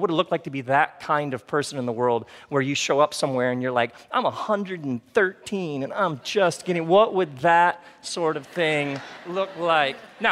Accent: Michigan, United States; Now, I grew up in Michigan. Michigan. Michigan, America's high five.

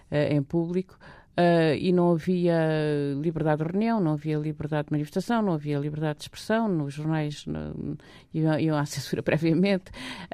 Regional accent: Barreiro, Setúbal, Portugal; Eu nasci e vivi no Barreiro. E o Barreiro era uma terra muito politizada. É uma terra de tradições políticas e de revoltas.

